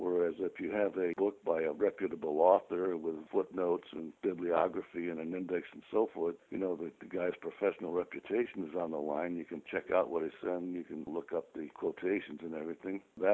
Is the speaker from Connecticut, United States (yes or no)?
yes; Bridgeport, Connecticut, United States; also born or lived in San Diego; I was born in Bridgeport, Connecticut, raised there, and spent most of my life there except for a few years in San Diego. But now I'm back again living in Connecticut where my family lives